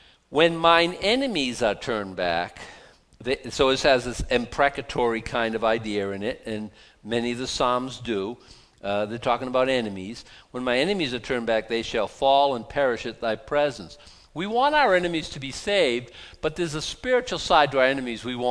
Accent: United States; When I was in Japan in 1980, it was where I got saved. It was cool being American in Japan.

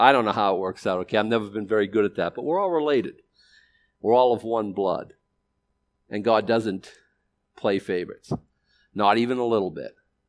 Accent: Boston, Massachusetts, United States; when I grew up in Boston, I was a racist.

